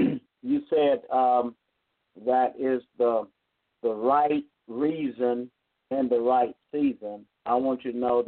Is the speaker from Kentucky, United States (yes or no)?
no; Huntsville, Alabama, United States; And I am from Huntsville, Alabama. I'm a native Huntsvillian, strictly grassroots. I was raised up on Cavalry Street, which is known historically as the 10th Cavalry